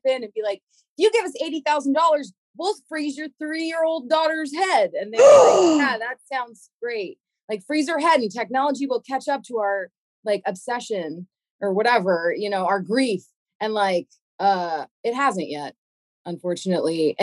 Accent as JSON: {"language": "English", "town": "Burbank", "region": "California", "country": "United States", "tie": "born there", "said": "I was born in Burbank, and I have vowed to die in Burbank with Sabrina"}